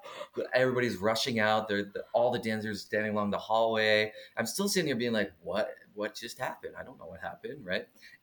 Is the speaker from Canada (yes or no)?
yes; Canada; I didn't think as a Canadian actor that opportunities like this don't really happen.